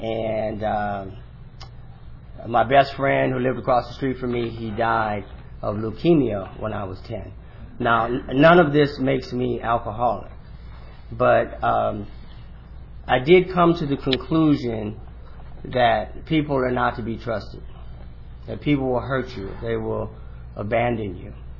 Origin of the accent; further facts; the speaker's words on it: Pasadena, California, United States; I am from Pasadena. My home group is the Rose City Speakers.